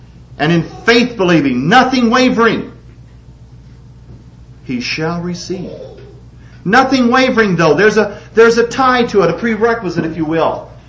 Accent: Missouri, United States; But everybody that knows me knows that I'm from Missouri, and I keep trying and trying and trying.

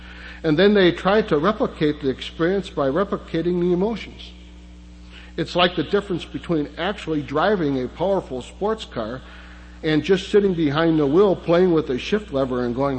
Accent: Pennsylvania, United States; The fact that this happened in Pennsylvania, my home state, instead of Mayberry, North Carolina

